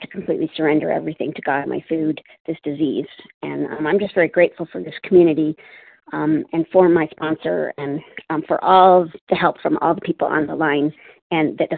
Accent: Palmdale, California, United States; I'm from Palmdale, California.

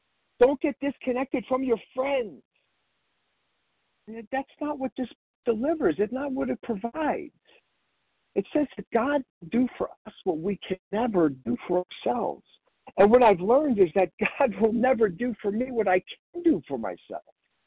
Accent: Pennsylvania, United States; I'm from Pennsylvania. I'm not there now, but wow.

